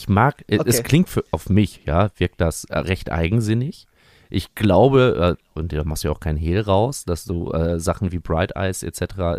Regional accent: Bielefeld, North Rhine-Westphalia, Germany; ich komme ja aus Bielefeld

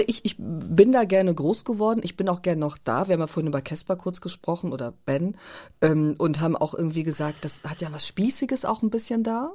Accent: Lippe, North Rhine-Westphalia, Germany; zum Beispiel sagt man nicht weg, sondern weg. Ich komme aus Lippe weg.

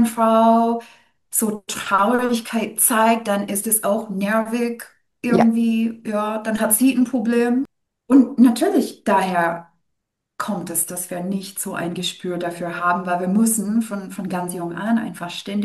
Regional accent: Canada; German is a second language; Ich bin ja natürlich nicht deutsch. Das hört man vielleicht ein bisschen. Ich komme aus Kanada.

